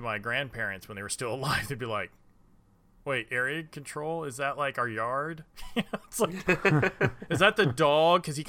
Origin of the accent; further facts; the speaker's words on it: Indiana, United States; I'll play Euchre whenever you get a chance because I'm from Indiana, and I'll play Euchre.